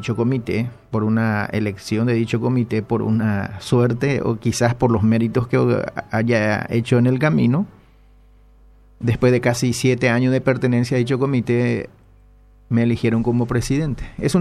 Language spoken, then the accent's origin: Spanish; Paraguay; Vengo a hablar como ciudadano paraguayo